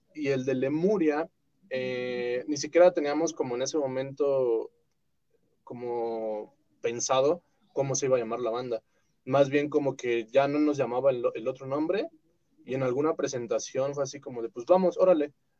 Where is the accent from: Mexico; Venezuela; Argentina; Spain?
Mexico; Mexico City; Nosotros somos de ahí, de la Benito Juárez.